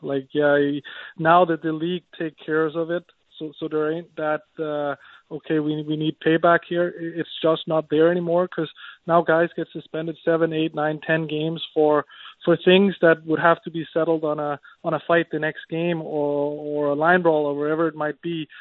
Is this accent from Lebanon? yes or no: no; Denmark; I came over from Denmark